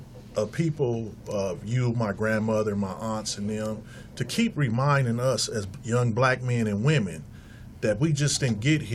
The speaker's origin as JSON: {"language": "English", "region": "California", "country": "United States", "tie": "born or raised there", "said": "But we don't, us younger blacks, me 48, born and raised in California"}